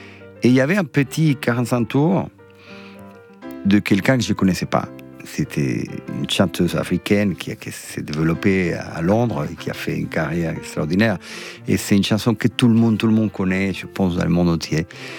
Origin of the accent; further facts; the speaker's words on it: Pinar del Río, Cuba; French is a second language; Je suis de Pinar del Río, de la région ouest de Cuba, des terres de tabac, où il y a les meilleurs tabacs du monde d'ailleurs. Et je vis dans une maison, dans la campagne, où il y avait un tourne-disque